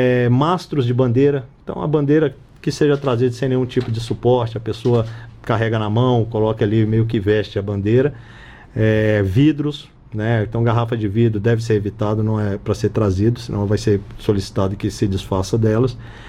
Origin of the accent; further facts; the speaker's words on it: Brazil; Nós somos brasileiros, pertencemos ao Brasil e somos responsáveis pela história do Brasil.